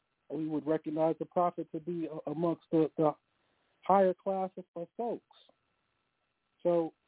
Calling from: Bloomington, Indiana, United States; I am calling from Bloomington, Indiana, and I just have a comment.

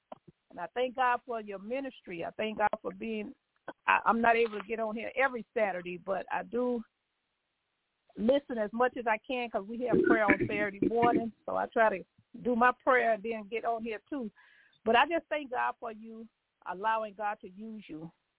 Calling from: Chicago, Illinois, United States; I'm listening from Chicago, Illinois.

